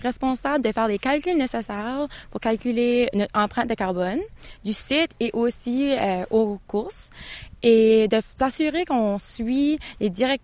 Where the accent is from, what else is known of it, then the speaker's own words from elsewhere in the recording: Canada; Je suis originaire du Canada